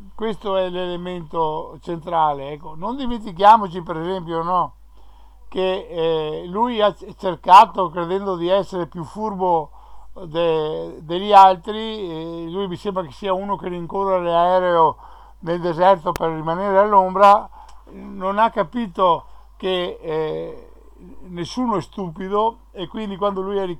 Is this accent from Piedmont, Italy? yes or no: no; Veneto, Italy; falliremo anche noi come veneti, falliremo nella nostra determinazione di dar vita ridare vita alla Veneta Serenissima Repubblica.